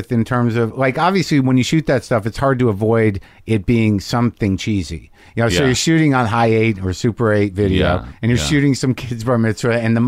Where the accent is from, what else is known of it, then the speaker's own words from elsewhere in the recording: Albuquerque, New Mexico, United States; I grew up in Albuquerque